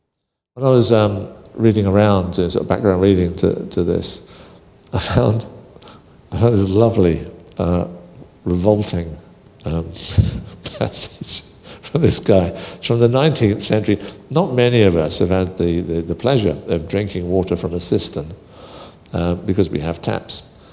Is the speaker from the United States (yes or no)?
no; United Kingdom; Very occasionally coffee, but I'm British, so it's mostly tea.